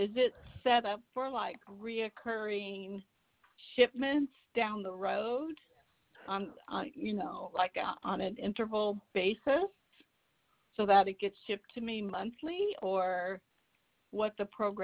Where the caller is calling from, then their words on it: San Diego, California, United States; And I'm calling from San Diego, California.